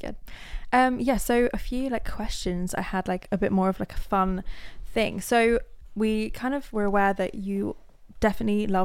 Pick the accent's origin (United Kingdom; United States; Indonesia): United Kingdom; England; It was haunting being an English, like a British fan that weekend